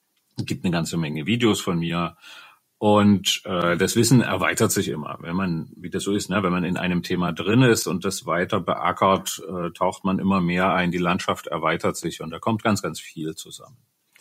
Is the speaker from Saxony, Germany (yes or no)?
yes; Dresden, Saxony, Germany; Also, ich komme aus Dresden, bin hier aufgewachsen